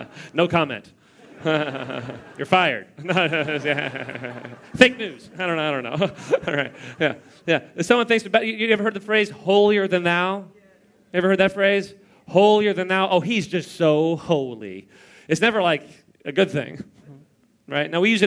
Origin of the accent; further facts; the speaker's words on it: Los Angeles, California, United States; now in Beverly Hills, United States; I'm from Los Angeles. I live in Beverly Hills, right?